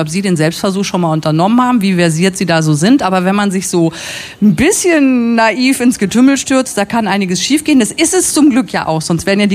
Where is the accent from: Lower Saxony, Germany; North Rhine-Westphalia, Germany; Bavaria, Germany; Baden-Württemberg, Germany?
North Rhine-Westphalia, Germany; Münster; Ich bin ja aus Münster